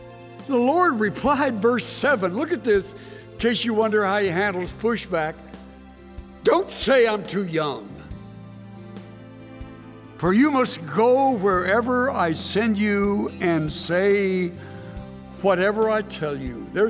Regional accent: El Campo, Texas, United States; And me, I was from the Great White Way of El Campo. It's a dump.

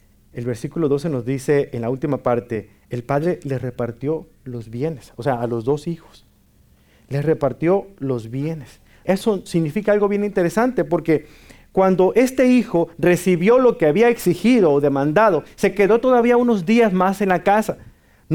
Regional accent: Mexico; como decimos en mi tierra mexicana

